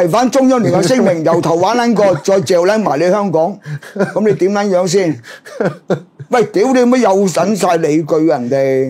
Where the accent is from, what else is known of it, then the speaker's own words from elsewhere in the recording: China; 中國共產黨、中國政府，我哋作為中國人。